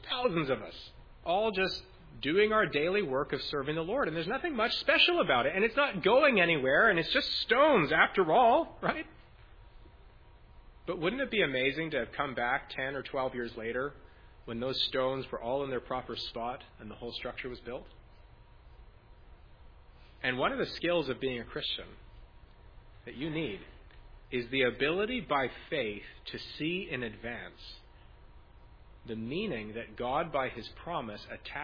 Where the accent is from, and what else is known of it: Canada